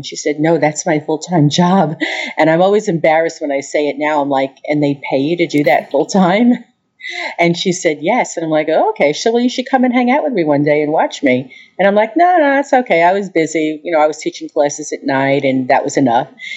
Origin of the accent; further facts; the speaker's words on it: Long Island, New York, United States; I'm from Long Island, so I know what it's like